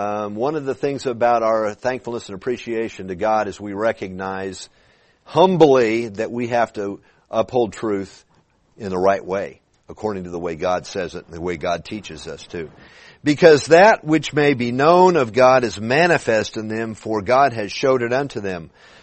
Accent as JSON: {"language": "English", "region": "California", "country": "United States", "tie": "born or raised there", "lives_now": "Texas, United States", "said": "I grew up in California when there wasn't much godliness. You know, moving to Texas, man, there's four churches on every corner."}